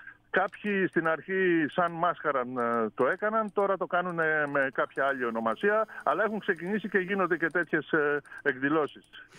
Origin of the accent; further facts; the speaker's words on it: Orchomenos, Central Greece, Greece; Γίνονται συνέχεια εκδηλώσεις εδώ στον τόπο μου, στον ερχομενό